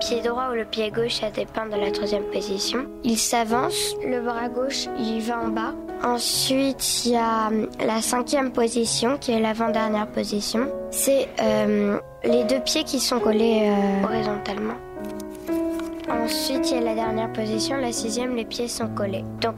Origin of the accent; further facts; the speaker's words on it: Brittany, France; je suis bretonne anglaise.